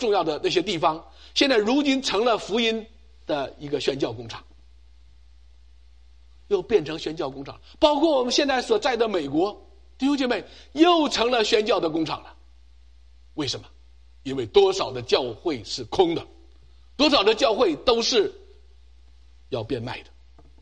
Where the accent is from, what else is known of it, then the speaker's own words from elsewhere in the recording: China; moved away as an adult; 那个时候我们从大陆来的那些留学生啊，都很不容易，拎两个皮包过来